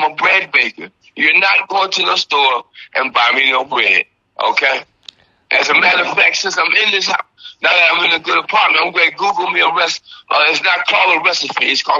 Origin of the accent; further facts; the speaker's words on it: the South, United States; Hey, look, I'm from the South. You can't make biscuits stay home.